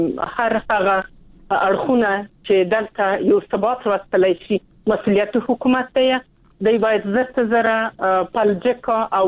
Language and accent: Pashto; Afghanistan; ته مسلمان یې موږ مسلمان یو ته افغان یې زه افغان یم